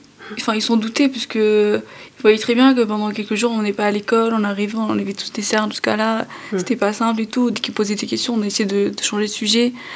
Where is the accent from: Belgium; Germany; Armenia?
Armenia; now in France; Moi, je suis originaire de l'Arménie.